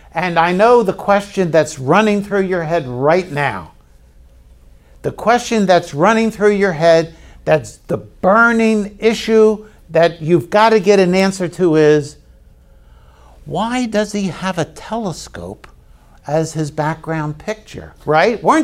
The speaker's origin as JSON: {"language": "English", "town": "Baltimore", "region": "Maryland", "country": "United States", "said": "I'm from Baltimore. What can I say?"}